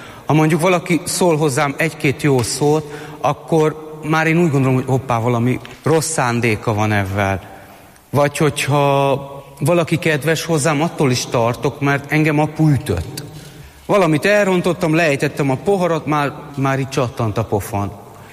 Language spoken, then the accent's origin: Hungarian; Budapest, Hungary; Én Kőbányán nőttem fel, a Pongrácz telepen. Egy 5 gyermekes cigány családnak a legidősebb tagja vagyok.